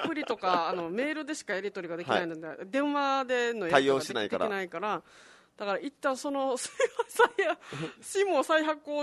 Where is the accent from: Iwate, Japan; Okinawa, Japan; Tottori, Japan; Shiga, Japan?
Okinawa, Japan; Shuri; シュリの出身なんで、シュリで。